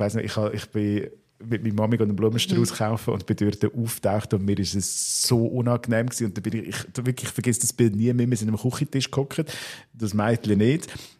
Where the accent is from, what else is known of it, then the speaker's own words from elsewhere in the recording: Aargau, Switzerland; bei uns im Aargau